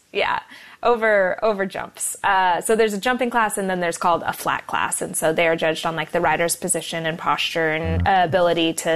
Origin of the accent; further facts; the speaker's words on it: Oregon, United States; also born or lived in Texas; So I grew up in Oregon, but I rode for Texas Christian University's equestrian team.